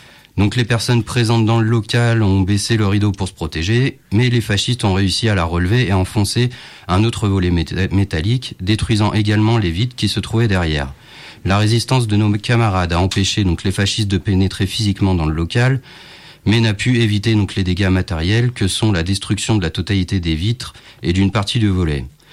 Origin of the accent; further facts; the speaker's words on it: Lyon, Auvergne-Rhône-Alpes, France; comme à Lille et chez nous à Lyon